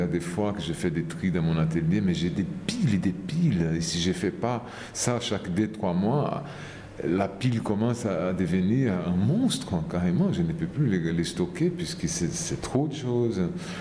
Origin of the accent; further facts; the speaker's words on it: Brazil; moved away; Même si j'ai quitté le Brésil, même si je suis loin de ce monde, je les trimballe avec moi d'une façon omniprésente